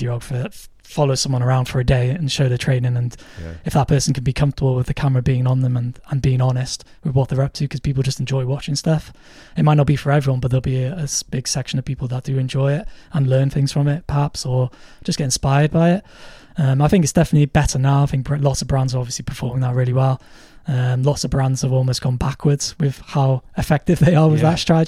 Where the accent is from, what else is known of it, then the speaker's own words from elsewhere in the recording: Wales, United Kingdom; for someone growing up in North Wales, it's a very different environment to be living in.